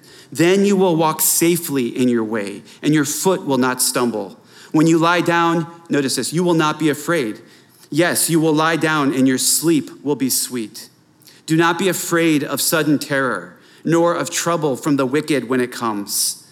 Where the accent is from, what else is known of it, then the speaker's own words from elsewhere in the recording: Philadelphia, Pennsylvania, United States; Remember, I'm from Philadelphia.